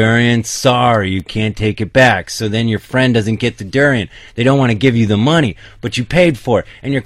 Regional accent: United States; moved away; You know, as an American, sometimes when I go back to the States, people ask me to pick up some stuff.

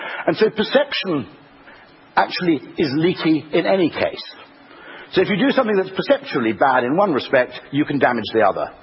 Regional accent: United Kingdom; But I'm British, that's the way we like it.

